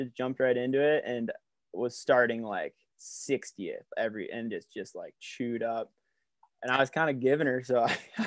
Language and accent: English; Rochester, New York, United States; I grew up in Western New York, like Rochester area, ski racing.